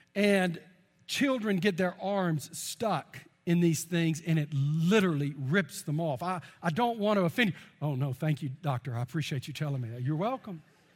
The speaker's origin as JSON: {"language": "English", "region": "Wales", "country": "United Kingdom", "said": "And within the Celtic people, the Scots, the Irish, and the Welsh, I'm a Welshman."}